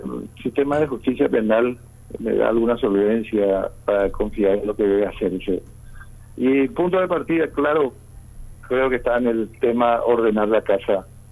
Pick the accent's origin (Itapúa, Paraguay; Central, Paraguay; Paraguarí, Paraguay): Paraguarí, Paraguay; Escobar; also born or lived in Asunción; Yo soy de Escobar, de origen del departamento de Paraguay. Desde muy chico nos trasladamos a la capital por las deficiencias ya de la vivencia en el tema del decaimiento del ferrocarril. Nos instalamos en Barrio Jara.